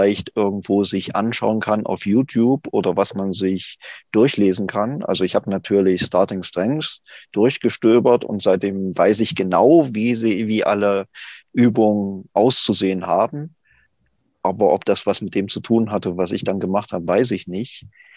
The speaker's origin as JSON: {"language": "German", "town": "Ilmenau", "region": "Thuringia", "country": "Germany", "said": "Ich komme aus Ilmenau, das ist in Thüringen."}